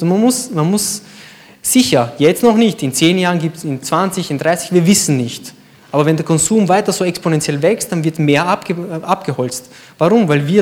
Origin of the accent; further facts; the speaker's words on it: Maramureș, Romania; Maramureș, ich komme aus Maramureș.